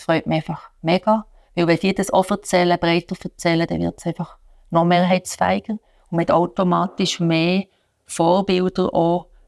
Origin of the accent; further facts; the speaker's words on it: Bösingen, Fribourg, Switzerland; Und dort, wo ich aufgewachsen bin, im Kanton Freiburg, Deutsch-Freiburg, Bösingen, das Dorf, da hat es einfach einen Schuttclub gegeben und einen Turnverein.